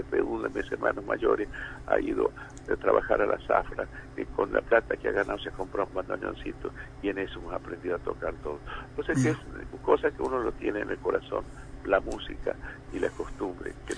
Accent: Purmamarca, Jujuy, Argentina; mi papá en el año 1957 fundó la primera banda de mi pueblo en Purmamarca

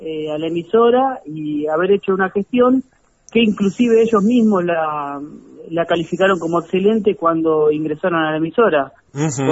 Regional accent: Ushuaia, Tierra del Fuego, Argentina; also born or lived in Buenos Aires; yo me fui a estudiar a Buenos Aires, yo soy de acá de Ushuaia, uh-huh. Me fui a estudiar a Buenos Aires, cuando finalicé mis estudios volví

